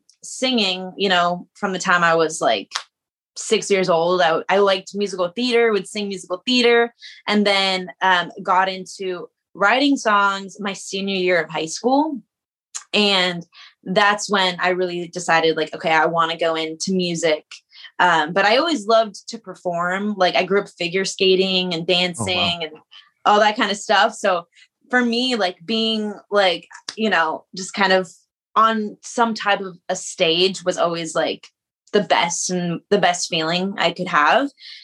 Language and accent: English; Arizona, United States; Yeah, well, so I'm originally from Arizona. I grew up there and I have three sisters, parents